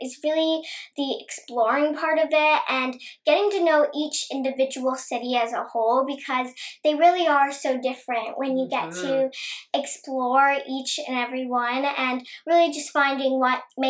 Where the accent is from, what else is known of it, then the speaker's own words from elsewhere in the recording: New Jersey, United States; I'm 13 years old. I'm from New Jersey, and I play Brigitte Von Trapp in The Sound of Music.